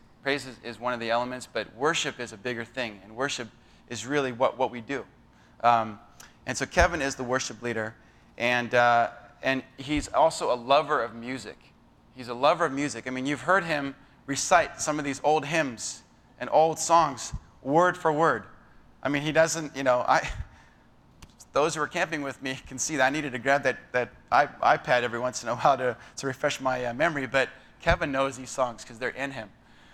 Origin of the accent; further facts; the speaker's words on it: South Africa; now in United States; I am a South African American, having immigrated from SA initially in 83 and then permanently in 1987.